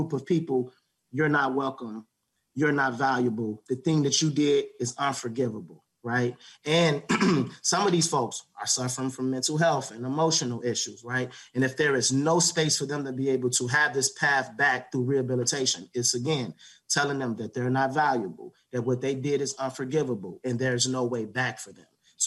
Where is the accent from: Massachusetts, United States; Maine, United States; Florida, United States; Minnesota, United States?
Minnesota, United States; I grew up in Minnesota correctional facilities.